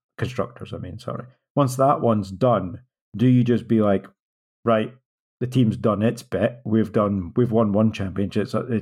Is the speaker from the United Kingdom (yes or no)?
yes; Scotland, United Kingdom; As a Scotsman, I have to say